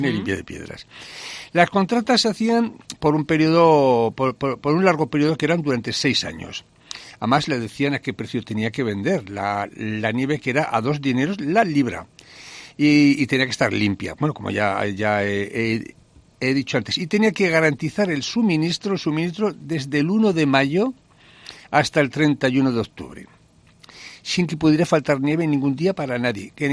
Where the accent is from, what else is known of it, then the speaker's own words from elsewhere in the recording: Jaca, Aragon, Spain; cuando era crío, que aquí en Jaca había dos fábricas de hielo